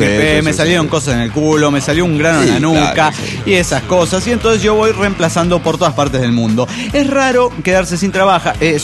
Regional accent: Guadalajara, Jalisco, Mexico; de Guadalajara, Jalisco, México.

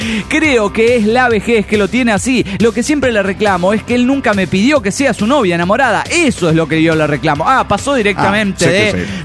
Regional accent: Puebla, Mexico; also born or lived in Mexico City; De hecho, yo nací en Chilangolandia. Yo soy de Feño, pero a los pocos meses ya vine para Puebla.

